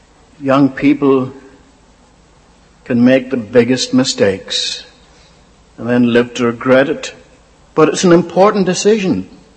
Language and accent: English; Ireland; born there; I was born in Ireland, and I was born an American citizen.